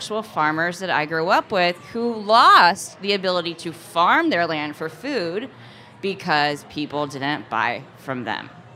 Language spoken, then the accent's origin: English; Missouri, United States; Where I grew up in Missouri, it was an anomaly to see one of my friends go back and take over his family farm